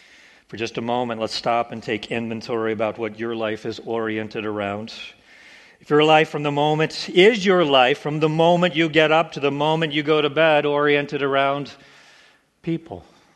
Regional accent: Oklahoma, United States; Many of you know my story. I grew up in Oklahoma. I don't know how a country boy got exposed to science fiction

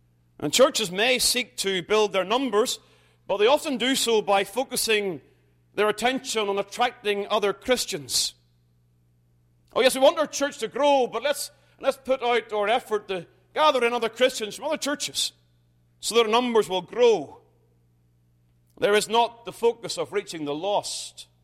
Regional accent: United Kingdom; I must confess, as a Brit, I am disappointed how the American language has ruined the word awesome.

